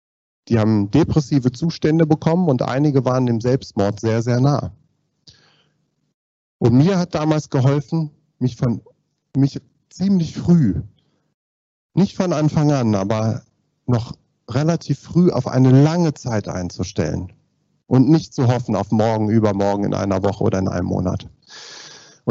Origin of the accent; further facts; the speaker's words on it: Göttingen, Lower Saxony, Germany; und ich komme aus Göttingen, das ist kurz davor, ja, das ist schlimm, psychisch.